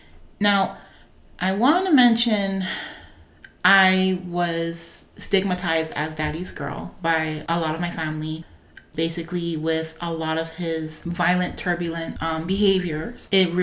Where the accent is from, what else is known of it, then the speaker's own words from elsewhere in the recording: Hawaii, United States; moved away as an adult; So I am originally from the Big Island of Hawaii. I am the youngest of my mother's four children. For the first 21 years of my life living on the islands